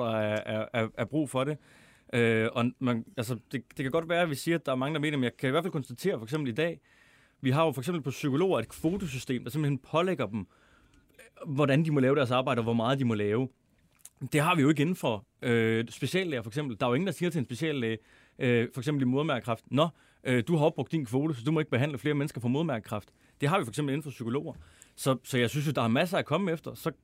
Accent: Mors, North Denmark Region, Denmark; jeg var fra Mor

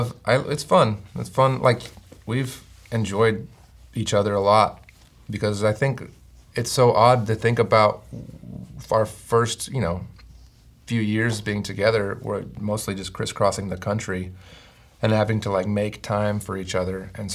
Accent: Chicago, Illinois, United States; born there; I was born in Chicago

